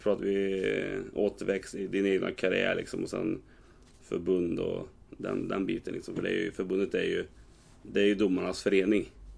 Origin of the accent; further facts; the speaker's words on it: Värmland, Sweden; jag kan ju bara uttala mig för egentligen bara Värmland, i och med att det är där jag kommer från själv.